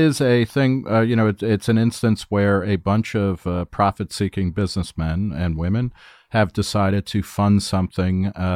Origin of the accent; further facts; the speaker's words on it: New Jersey, United States; I grew up in the New York media market in New Jersey